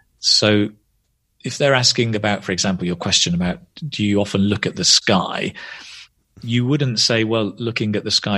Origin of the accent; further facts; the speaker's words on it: Manchester, North West England, United Kingdom; Well, I come from Manchester, and traditionally it's quite a industrial city, but it has changed a lot in the last 10 years.